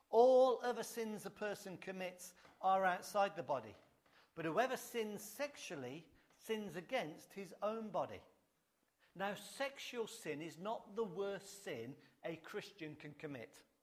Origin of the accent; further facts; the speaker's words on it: Coventry, West Midlands, United Kingdom; And I took the kids one day round at Coventry City Centre, my hometown where I grew up